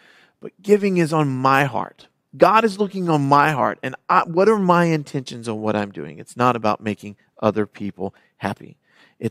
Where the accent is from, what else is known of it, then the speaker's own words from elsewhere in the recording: United States; And that's hard for me because I'm an American.